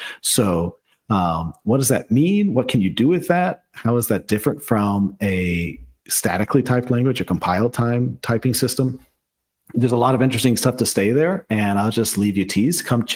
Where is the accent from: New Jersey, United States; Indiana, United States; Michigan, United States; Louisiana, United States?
Louisiana, United States; moved away as an adult; also born or lived in Philadelphia; now in Berlin, Germany; born and raised in Louisiana, but lived in Philadelphia for about 8 years before I moved to Berlin 6 years ago.